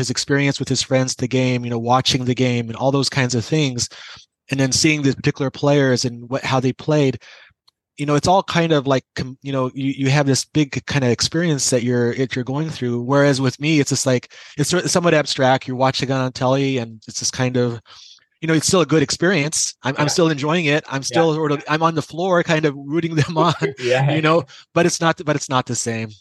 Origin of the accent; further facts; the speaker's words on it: Boston, Massachusetts, United States; even my hometown of Boston